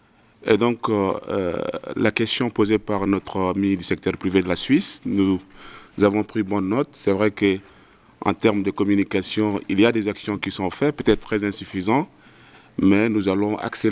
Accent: Chad; investir chez nous au Tchad

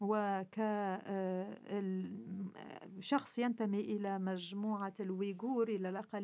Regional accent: Xinjiang, China; born there; Arabic is a second language; مثلا في مسقط رأسي، لو استمرتم أن تستمعوا إلى الإذاعة في سياراتكم للاحظتم أن كل اللغات المحلية موجودة

